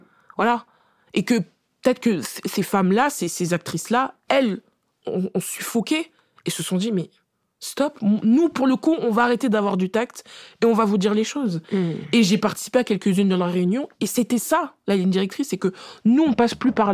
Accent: France; born there; Ben, c'est con parce qu'on est française de naissance.

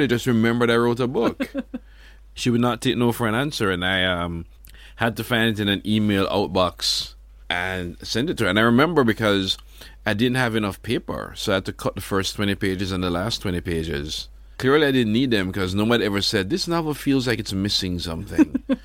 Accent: Jamaica; I mean, I'm Jamaican. We do everything to a soundtrack.

